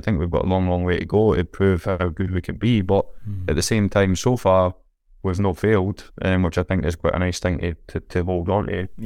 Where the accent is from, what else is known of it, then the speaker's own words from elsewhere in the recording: Scotland, United Kingdom; I'm a Scottish player. I'm not an English player.